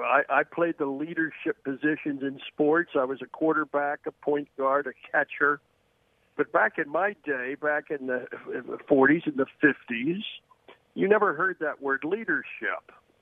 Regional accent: Wilmington, Delaware, United States; I grew up in Wilmington, Delaware. My dad was a high school history teacher and baseball coach.

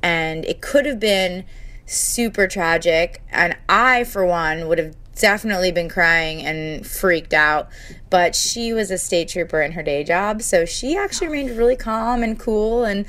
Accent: New Jersey, United States; I'm from New Jersey.

